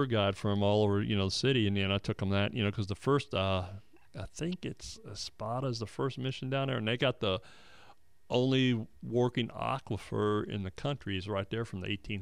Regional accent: Texas, United States; I was in the Navy for 20 years, so I moved around a lot. And I'm from Texas, and I talk a lot about Texas. I go to Texas a lot.

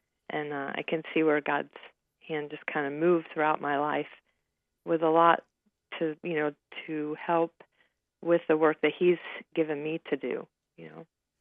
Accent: Cincinnati, Ohio, United States; I grew up in Cincinnati, Ohio.

